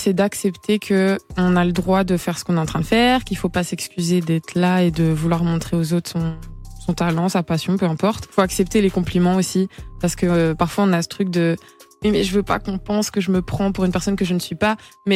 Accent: Namur, Wallonia, Belgium; now in Brussels, Belgium; Ouais, je suis née à Namur, j'ai grandi à Namur, j'ai vécu à Namur pendant des années, mais là ça fait un an et demi plus ou moins que je vis à Bruxelles.

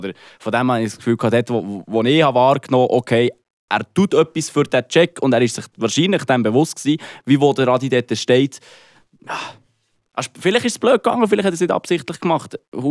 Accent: Freiburg, Baden-Württemberg, Germany; Aber eben, was sagen wir als Freiburger schon?

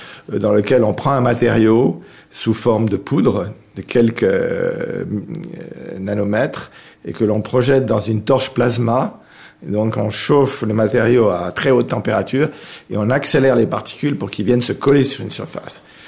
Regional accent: Switzerland; d'origine anglaise, russe, allemande et suisse. Donc, je suis un Suisse qui a vécu une bonne partie de sa vie à l'étranger.

